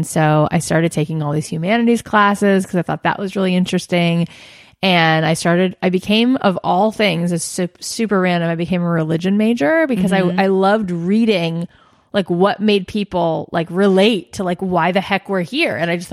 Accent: Boca Raton, Florida, United States; We're talking like Boca Raton where people go to retire.

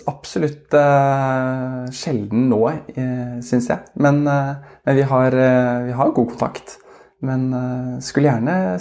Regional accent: Oslo, Norway; Og vi er fra Oslo begge to, men vi var veldig åpne for å flytte på oss.

